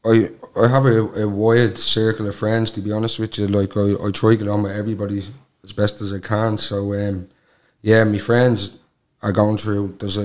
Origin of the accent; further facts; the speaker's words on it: Ulster, Ireland; I'm 28 and I'm from Donegal.